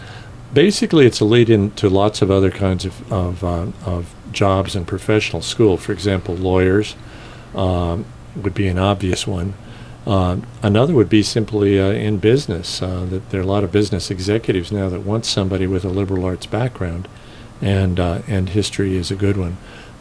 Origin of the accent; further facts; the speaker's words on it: Indiana, United States; I grew up in Indiana and went to a school in Connecticut called Taft School.